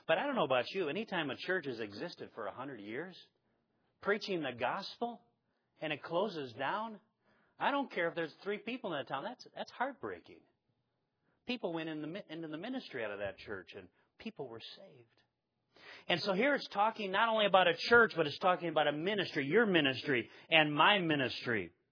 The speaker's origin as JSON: {"language": "English", "region": "Nebraska", "country": "United States", "said": "I come from Nebraska."}